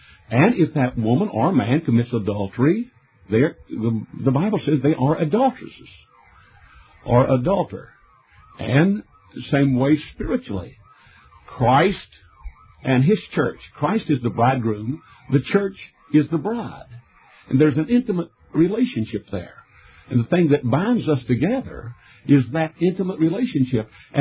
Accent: United States; I am an American. Thank God for the freedom we have there.

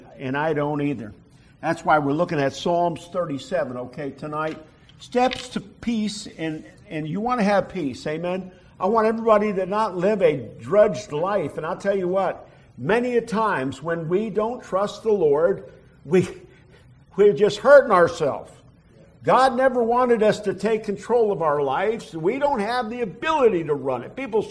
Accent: New York, United States; I was brought up in Catholicism, upstate New York

